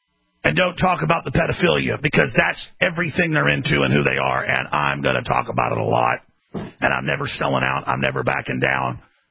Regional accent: Texas, United States; I'm an American. I'm a patriot. I'm from Texas.

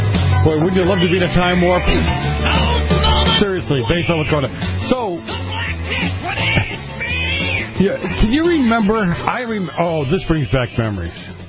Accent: New England, United States; I'm from New England. I don't get this stuff.

